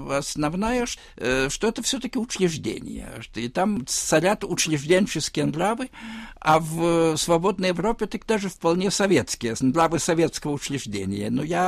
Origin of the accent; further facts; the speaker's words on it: Vilnius, Vilnius County, Lithuania; Russian is a second language; Ну, вы знаете, я выучил русский в возрасте лет этак 10. Ну, Вильнюс был тогда, сейчас это не так, но тогда он был в значительной степени русскоговорящим городом. Я просто играл на улице с русскими ребятишками